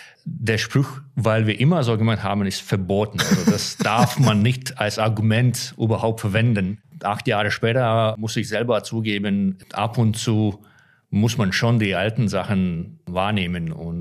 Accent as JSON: {"language": "German", "country": "Latvia", "second_language": "German", "said": "Also ursprünglich komme ich aus Lettland. In Lettland fast jeder spielt Eishockey."}